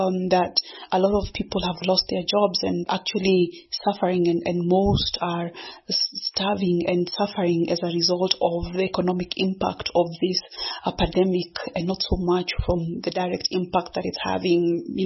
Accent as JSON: {"language": "English", "country": "Kenya", "tie": "born there", "first_language": "Gikuyu", "said": "I am a Kenyan born and based poet, writer, and the author of a poetry collection, Minds and Minefields, My Spoken Words. Now, the inspiration to write this poem in my mother tongue, Gikuyu"}